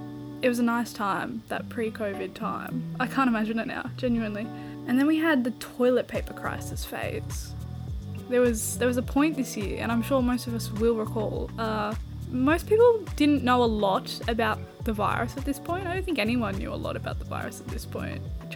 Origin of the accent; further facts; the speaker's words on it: Australia; I'm Australian.